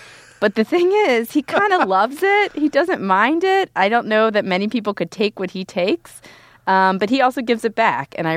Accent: Youngstown, Ohio, United States; I was just home in Youngstown. I come from Youngstown, Ohio.

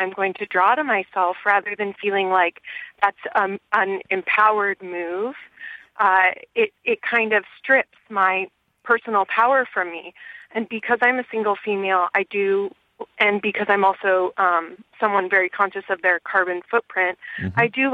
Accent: West Coast, United States; I'm from the West Coast originally, and although this is a problem there, it's not as large of a problem.

